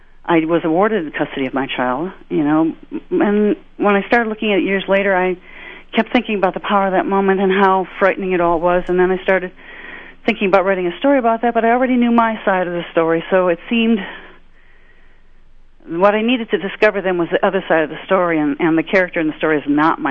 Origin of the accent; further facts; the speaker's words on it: Midwest, United States; And I was born a Midwesterner. Actually, I was raised in the Midwest. But some part of me has always hearkened to the Northwest.